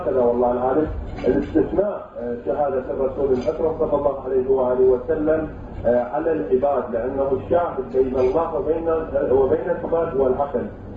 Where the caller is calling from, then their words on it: Canada; من كندا سيد الجليل